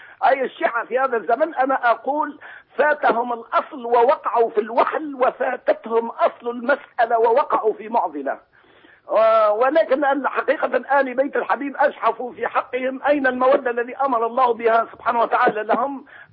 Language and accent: Arabic; Tunisia